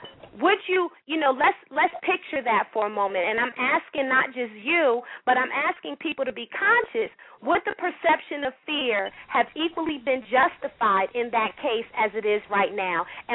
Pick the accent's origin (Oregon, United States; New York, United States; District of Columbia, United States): District of Columbia, United States; Washington; and I'm from Washington, D.C., and so the Southeast of most cities are urban areas.